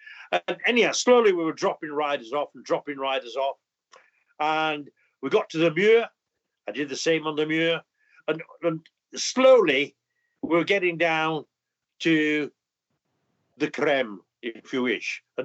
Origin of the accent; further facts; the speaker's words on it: Yorkshire and the Humber, United Kingdom; Also, being a Yorkshireman, I'd got an ulterior motive.